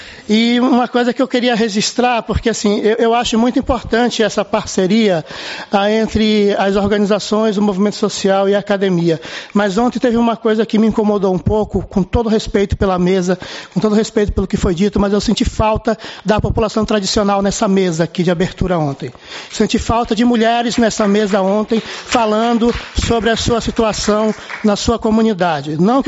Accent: Santarém, Pará, Brazil; now in Belém, Brazil; atualmente eu sou de Santarém, né, e atualmente eu estou morando em Belém, que é uma cidade grande, uma metrópole na Amazônia com 2 milhões de habitantes

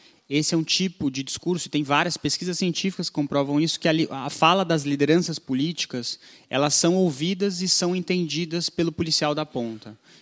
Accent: Brazil; eu, como brasileiro, fico muito emocionado

